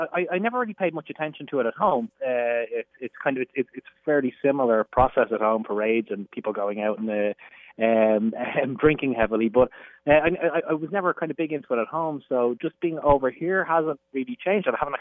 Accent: Ireland; accent: Irish; As an Irish person, I'm kind of an anomaly. I don't really drink. So I'm quite disappointing to every American I meet as to not fitting a national stereotype.

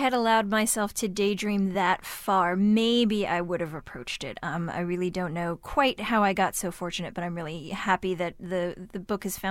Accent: Pittsburgh, Pennsylvania, United States; I grew up in Pittsburgh in a very white community. There was one black girl in my elementary school and one other girl who wasn't white, who was me.

